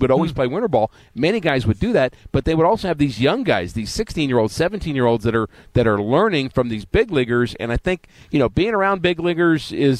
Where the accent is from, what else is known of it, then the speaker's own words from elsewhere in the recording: New York, United States; I grew up in New York, and I want to say we played 16 games, something like that.